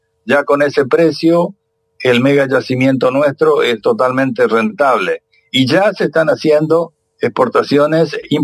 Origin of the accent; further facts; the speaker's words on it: Northeast Argentina, Argentina; como argentino de la zona nordeste argentina